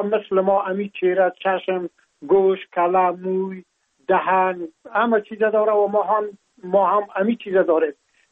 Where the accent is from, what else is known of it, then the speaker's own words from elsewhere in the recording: Afghanistan; now in France; ما هم در جمع عمو مردمایی بودم که از افغانستان بر آمدم و تقریبا این 3 سال میشه که ما در فرانسه زندگی میکنم